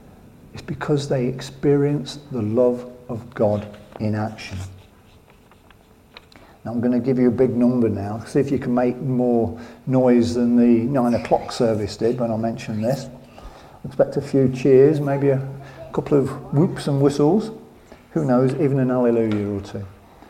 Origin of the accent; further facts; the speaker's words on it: England, United Kingdom; Well, no, I don't, because we're English and we usually lose, don't we?